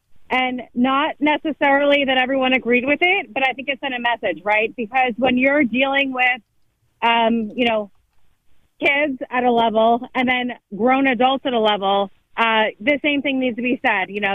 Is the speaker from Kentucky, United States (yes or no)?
no; Philadelphia, Pennsylvania, United States; but we're from Philly.